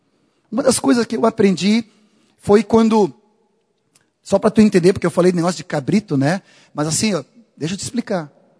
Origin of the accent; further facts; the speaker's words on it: Sweden; Portuguese is a second language; primeiro lugar, porque eu sou sueco, eu não sei dançar.